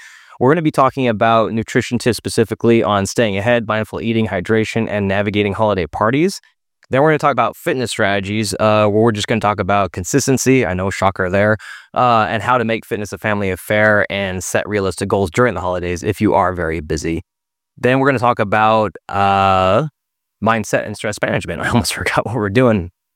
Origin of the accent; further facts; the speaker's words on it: Seattle, Washington, United States; And when I grew up in Seattle, it would get dark even earlier out, like around 3:30 or 4.